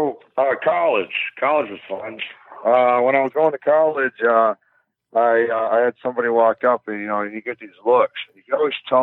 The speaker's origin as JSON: {"language": "English", "region": "Michigan", "country": "United States", "tie": "born or raised there", "said": "Oh, yeah, yeah. Well, I grew up in Michigan."}